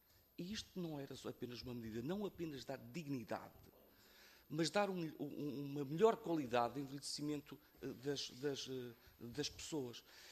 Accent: Estarreja, Aveiro, Portugal; Sou de Estarreja, bem perto de Valdecâmara.

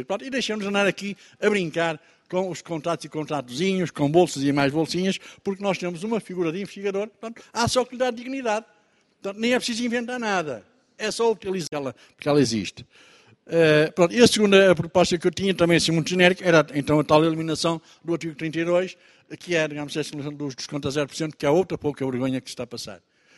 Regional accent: Centro, Portugal; eu que venho lá da Cova da Beira

